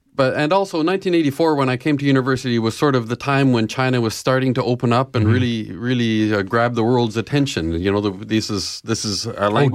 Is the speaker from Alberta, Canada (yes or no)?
no; Ottawa, Ontario, Canada; now in Toronto, Canada; I grew up in Ottawa.